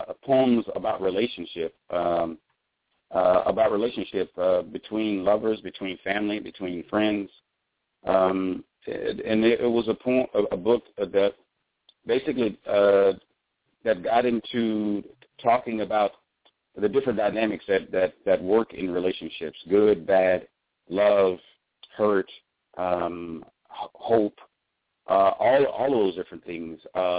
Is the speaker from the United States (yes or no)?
yes; Shreveport, Louisiana, United States; it has an undertone of blues because that's my background of growing up in Shreveport.